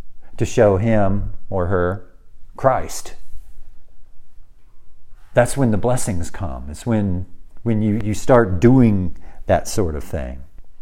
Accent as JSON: {"language": "English", "country": "United States", "said": "But I'm an American."}